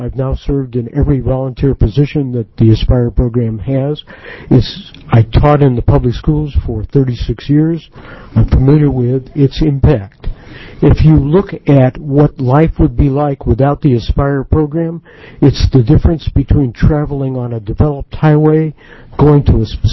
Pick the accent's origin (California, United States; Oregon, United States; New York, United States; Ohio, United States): Oregon, United States; Portland; I'm from Portland, Oregon.